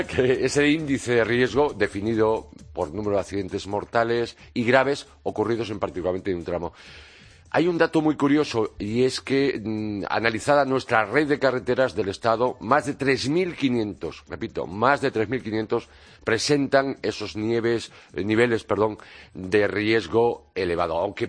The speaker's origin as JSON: {"language": "Spanish", "region": "Galicia", "country": "Spain", "said": "Pues mi tierra se lleva la palma, Galicia es la comunidad autónoma que presenta mayor proporción de carreteras"}